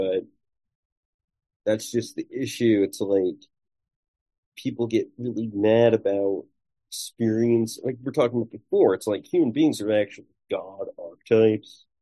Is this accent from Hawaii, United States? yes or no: no; Rutherford, New Jersey, United States; I'm from New Jersey, Rutherford, so for me it's kind of like, if I'm over in like Jersey City, Bayonne area, like it's really easy to see the Statue of Liberty from over there.